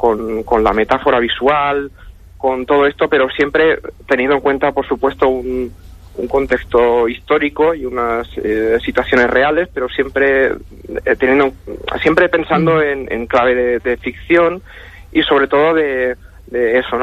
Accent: Valencia, Valencian Community, Spain; born there; yo nací en Valencia.

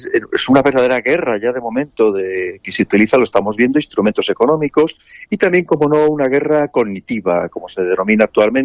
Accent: Spain; sobre todo también como españoles nos debe preocupar por encima de todo los intereses de España

